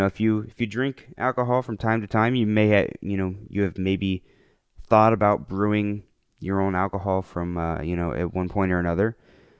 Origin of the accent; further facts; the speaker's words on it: Las Vegas, Nevada, United States; Like I said, I'm from the Vegas area.